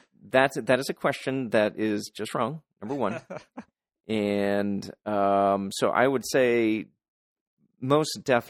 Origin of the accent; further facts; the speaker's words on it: Midwest, United States; we're from the Midwest, but we were from the southern part of the Midwest.